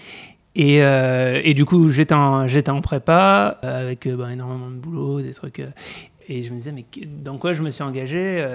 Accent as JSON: {"language": "French", "town": "Lyon", "region": "Auvergne-Rhône-Alpes", "country": "France", "lives_now": "Paris, France", "said": "moi je viens de Lyon à la base, qui est déjà une belle ville de cinéma, et arrivé tout seul dans un studio à Paris"}